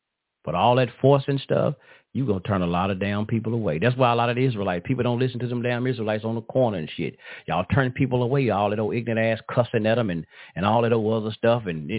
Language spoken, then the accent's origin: English; United States; born there; I was born here in America. No matter what we say, our ancestors descended here, whatnot, goddammit, I was born here.